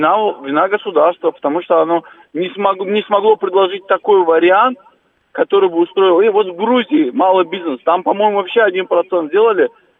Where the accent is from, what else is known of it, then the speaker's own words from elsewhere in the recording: Dagestan, Russia; Да, я сам родом из Дагестана